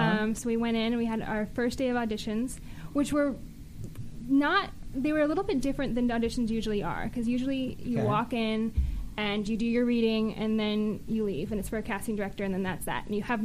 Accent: South Dakota, United States; And I'm from South Dakota, and I wasn't Jehovah's Witness, but I grew up in a very traditionally Christian, conservative family. I went to a private Christian school.

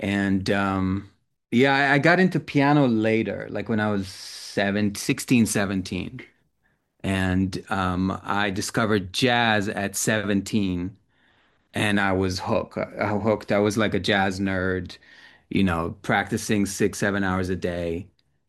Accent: Israel; So I'm from Israel originally.

